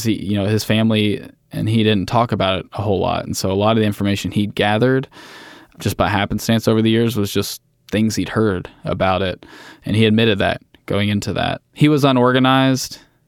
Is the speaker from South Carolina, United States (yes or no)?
no; Louisville, Kentucky, United States; I grew up in Louisville, Kentucky.